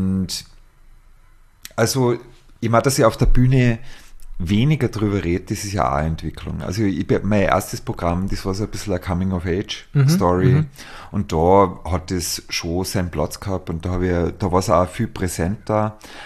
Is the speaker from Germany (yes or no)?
no; Tyrol, Austria; ich bin in der Nähe von Kitzbühel aufgewachsen